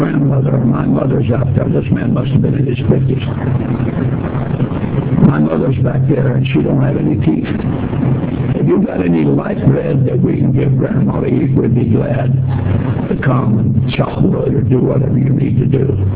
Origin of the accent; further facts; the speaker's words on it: Phoenix, Arizona, United States; also born or lived in Texas / Bisbee; We moved from Texas to Bisbee, and in 1932, we moved to 31, we moved to Phoenix, Arizona. I grew up in Phoenix.